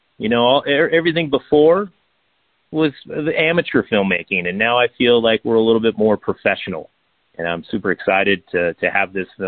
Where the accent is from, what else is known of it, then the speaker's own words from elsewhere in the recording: Reno, Nevada, United States; Well, I grew up here in Tahoe. I was born and raised in Reno, Nevada.